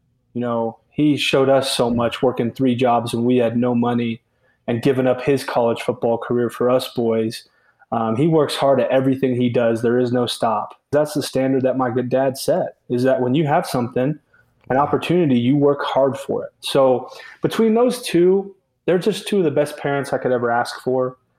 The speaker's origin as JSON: {"language": "English", "town": "Wiggins", "region": "Colorado", "country": "United States", "said": "So I'm very, very fortunate to say I'm from Wiggins, Colorado."}